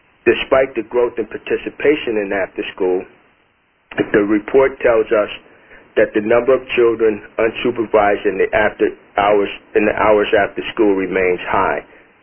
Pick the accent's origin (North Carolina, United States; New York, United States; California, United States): New York, United States; 19.4 million across the nation, including more than 11.1 million in my home state of New York.